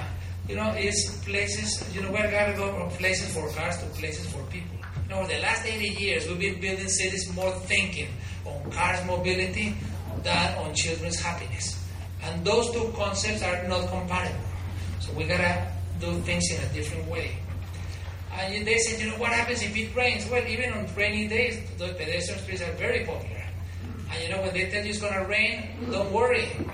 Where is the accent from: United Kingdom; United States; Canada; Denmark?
Denmark; English is a second language; But, you know, we're from Denmark. We stay indoors. We don't go out. We are serious.